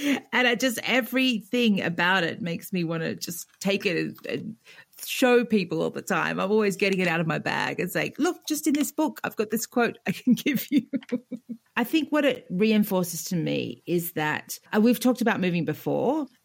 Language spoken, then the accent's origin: English; Australia; And I'm Australian. I haven't had a lot of access to snow in my life.